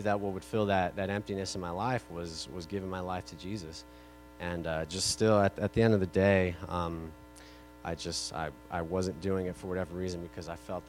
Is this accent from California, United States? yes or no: yes; California, United States; As I said, I moved from California, and so I was raised, in a Christian home